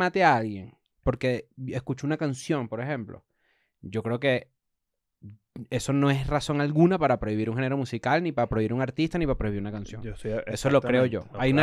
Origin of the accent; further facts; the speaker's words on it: Venezuela; nosotros crecimos en Venezuela. Tiene el factor latinoamericano y el factor Venezuela, ¿no? En el momento en que nosotros estábamos creciendo, probablemente después de los 2000, era un país extremadamente violento.